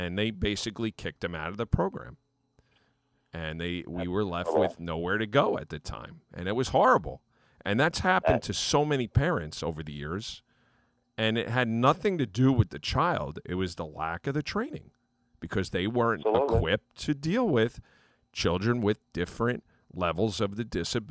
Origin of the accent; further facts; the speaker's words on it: New Jersey, United States; we're from the New Jersey area